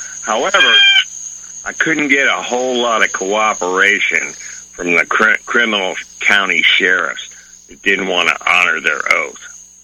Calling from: Pennsylvania, United States; from Pennsylvania.

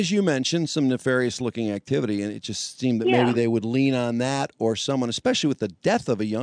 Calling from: Detroit, Michigan, United States

